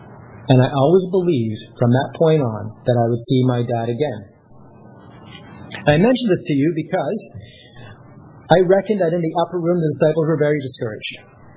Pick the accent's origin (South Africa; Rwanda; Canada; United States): Canada; Vancouver, British Columbia; born there; We were living on the West Coast at the time. In fact, I was born in Vancouver.